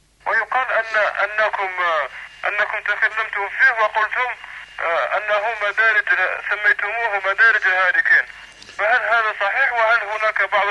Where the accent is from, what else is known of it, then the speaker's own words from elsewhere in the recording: Algeria; أن بعض من الأفراد من بلادنا الجزائر يعني تطوعوا